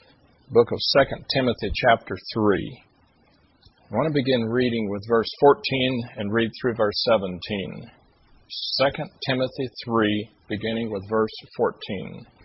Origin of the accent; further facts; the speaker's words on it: Deep South, United States; I grew up in the Deep South. The Deep South, in terms of political parties, was primarily loyal to the Democratic Party.